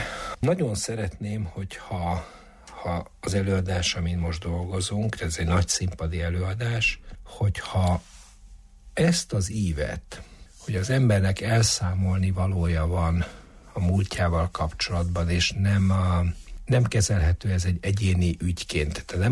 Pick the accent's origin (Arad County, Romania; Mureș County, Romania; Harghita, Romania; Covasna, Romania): Mureș County, Romania; Târgu Mureș; moved away as an adult; now in Hungary; Eleve az, hogy én Vásárhelyen nőttem fel, és 25 éves koromban mentem el innen Magyarországra